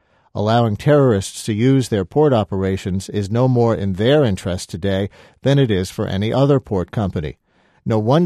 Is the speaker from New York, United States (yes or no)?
yes; New York, United States; As a New Yorker, I'm supposed to feel safer